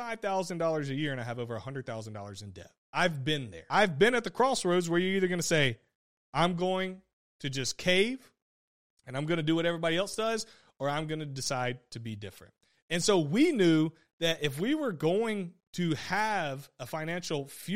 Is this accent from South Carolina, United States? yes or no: yes; South Carolina, United States; Well, I'm from South Carolina. You got to have a jacked up truck.